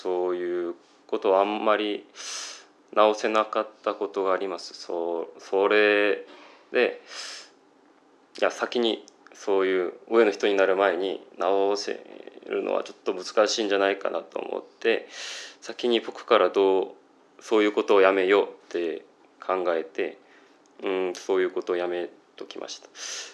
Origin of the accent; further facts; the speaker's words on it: South Korea; Japanese is a second language; 実はその間母国に帰って兵役をやってました。で、韓国でなんか兵役やってた人としては